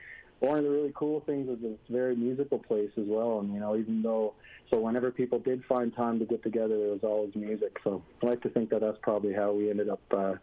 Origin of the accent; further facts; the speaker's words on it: Newfoundland and Labrador, Canada; And, I mean, we're three of us, like you said, are Inuit. We're from the Nunatsiavut region, which is the northern region of Labrador, and it's self-governed by the Labrador Inuit.